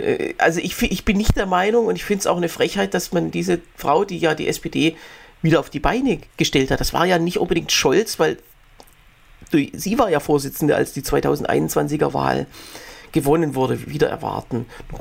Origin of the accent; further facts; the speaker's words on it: Baden-Württemberg, Germany; als Schwabe bin ich da sowieso solidarisch